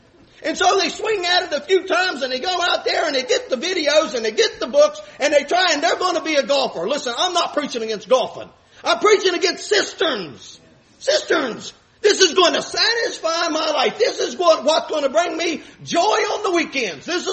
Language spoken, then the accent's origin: English; West Virginia, United States; I'm from West Virginia. Mountaineers, pride of the state.